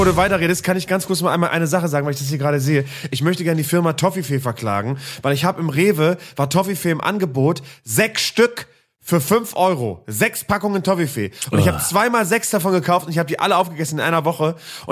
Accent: Bremen, Germany; Habe ich öfter schon mal erzählt, dass es immer wieder rotierende Schaustellerkinder bei uns in Bremen-Nord in der Klasse gab und es immer gut war, wenn dann der Jahrmarkt in der Stadt war

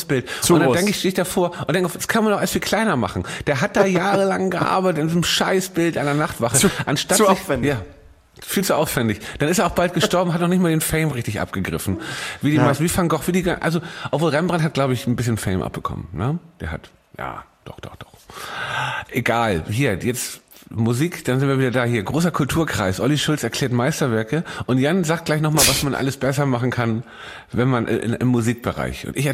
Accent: Hamburg, Germany; meine Heimat in Hamburg

